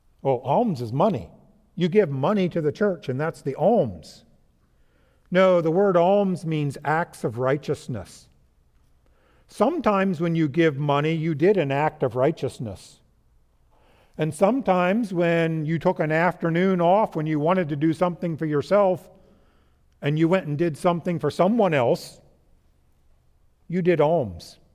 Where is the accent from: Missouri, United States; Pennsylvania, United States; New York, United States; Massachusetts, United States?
Pennsylvania, United States; now in Virginia; where I grew up in Pennsylvania and where we live in Virginia now.